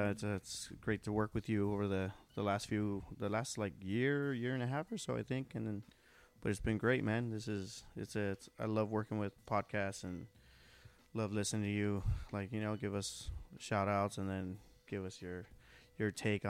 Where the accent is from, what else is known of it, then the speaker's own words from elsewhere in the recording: La Puente, California, United States; I grew up in La Puente, like the city of La Puente in like Southern California, just East LA County. Mm-hmm. It was basically a little hood in East LA County, and just went to school out there.